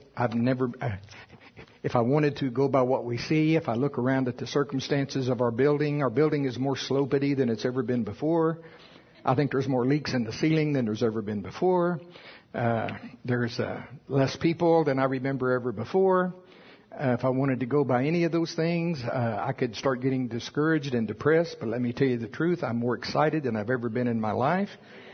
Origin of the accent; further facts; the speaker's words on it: United States; I am from Pottawatomie County.